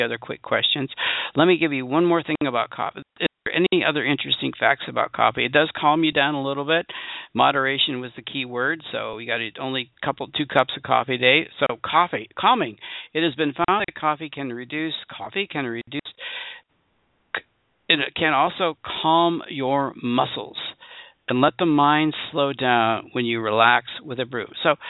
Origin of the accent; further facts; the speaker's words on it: Michigan, United States; I'm from Michigan originally.